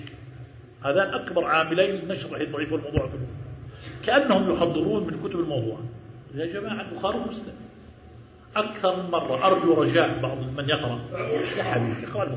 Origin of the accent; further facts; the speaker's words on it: Palestine; بعض إخواننا من علماء بلادنا فلسطين